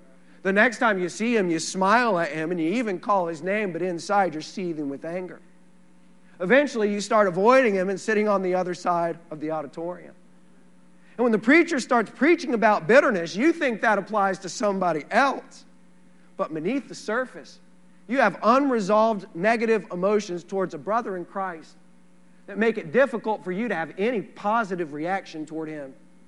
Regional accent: Texas, United States; as a Texan, I've always thought it was a bowl of chili with no beans, amen?

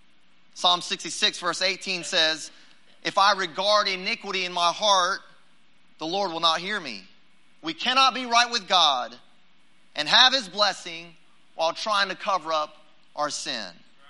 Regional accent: Fort Worth, Texas, United States; I'm from Fort Worth, Texas.

